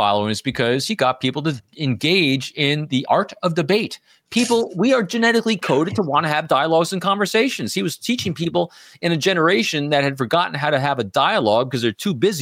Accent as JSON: {"language": "English", "region": "New York", "country": "United States", "tie": "born or raised there", "said": "I grew up in, I was born in New York City. I grew up in upstate New York."}